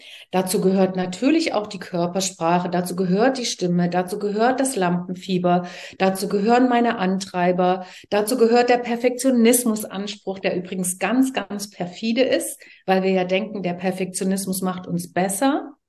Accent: East Germany, Germany; weil ich hatte ja kein Geld als Ossi

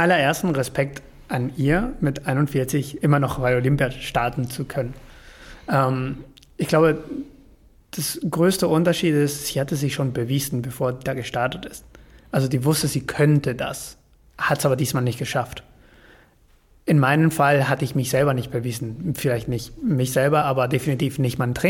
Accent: Argentina; German is a second language; moved away as an adult; now in Germany; auch als Argentinier durfte ich hier rüberkommen

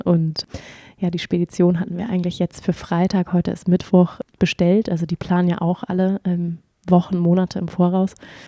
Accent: Schleswig-Holstein, Germany; also born or lived in Hamburg; Ich bin in Hamburg geboren und dann sind wir nach Schleswig-Holstein gezogen, aufs Land, so richtig hinter der letzten Milchkanne. Hab dort gewohnt, also da haben wir dann relativ lange gelebt. Dann sind wir nochmal umgezogen, also auch alles innerhalb von Schleswig-Holstein

